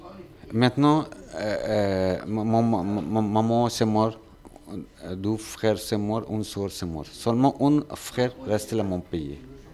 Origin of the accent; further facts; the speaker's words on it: Bangladesh; French is a second language; moved away as an adult; now in France; C'est Bangladesh. Le pays d'origine, Bangladesh.